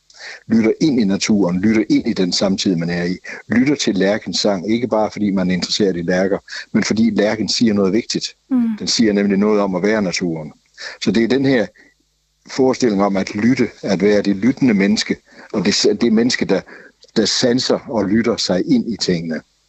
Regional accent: Jutland, Denmark; Jeg er jyde, så jeg siger dukken.

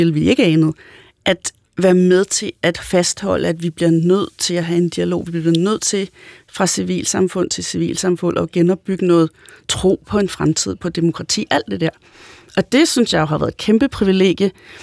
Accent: Copenhagen, Capital Region of Denmark, Denmark; jeg arbejder til daglig i Aarhus, så der bliver jeg jo også mødt med, at jeg er jo nok også københavner, men jeg har jyske aner

